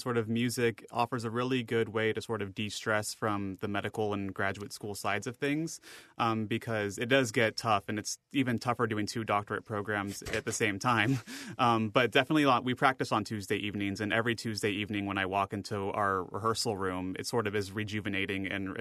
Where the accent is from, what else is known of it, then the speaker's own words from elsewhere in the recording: Worthington, Ohio, United States; I grew up in the Worthington School District.